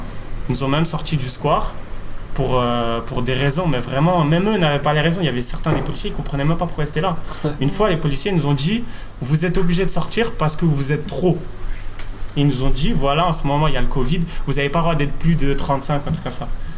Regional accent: Paris, Île-de-France, France; Ce qu'on a vu à Los Angeles, on a réussi à le ramener chez nous à Paris.

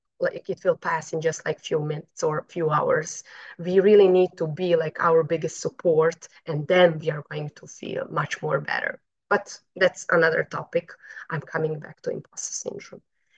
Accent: Bosnia & Herzegovina; English is a second language; I'm coming from Bosnia, so we have like there a lot of problems, but anxiety is not one of them.

